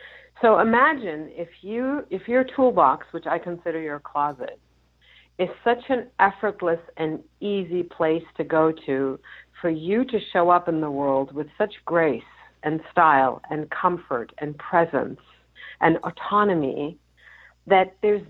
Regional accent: Germany; Well, I was born and raised in Germany.

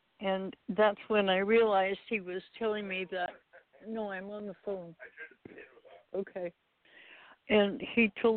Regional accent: Sitka, Alaska, United States; I'm from the Tlingit tribe in Sitka, Alaska. I'm Kogwantan, which means eagle wolf clan

